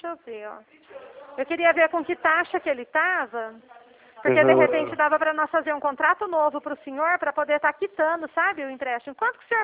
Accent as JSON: {"language": "Portuguese", "town": "Dracena", "region": "São Paulo", "country": "Brazil", "said": "Eu sou aqui de Dracena, eu tô bem pertinho do senhor."}